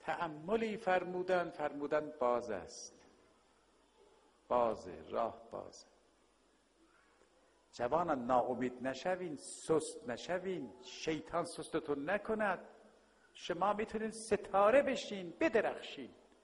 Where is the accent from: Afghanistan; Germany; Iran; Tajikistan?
Iran; Tehran, Tehran Province; یه محله هست محله امیریه در تهران، ما اونجا بزرگ شدیم، نسبتا محله متدینین بود.